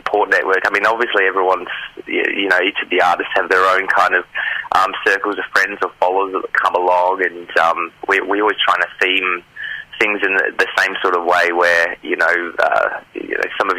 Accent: Adelaide, South Australia, Australia; moved away; I personally started out in theatre, and I moved over from Adelaide to do to get into theatre and acting and so forth.

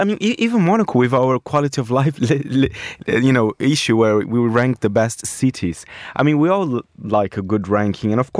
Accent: Brazil; you're from Australia, I'm from Brazil.

